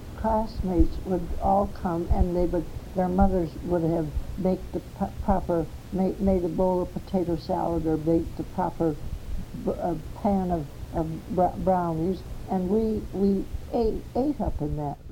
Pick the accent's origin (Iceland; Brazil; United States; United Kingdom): United States; Madison, Wisconsin; born there; I was born in Madison in 1892.